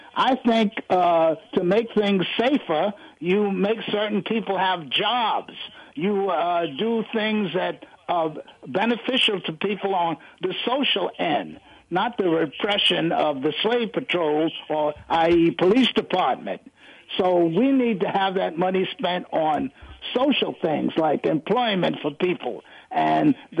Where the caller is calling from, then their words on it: Brooklyn, New York, United States; David, I'm calling from Brooklyn.